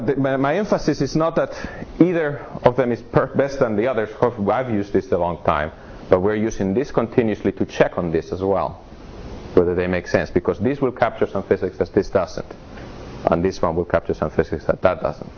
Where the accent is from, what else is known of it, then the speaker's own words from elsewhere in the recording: Texas, United States; I mean, I'm from Texas, so I'm allowed to talk about cows.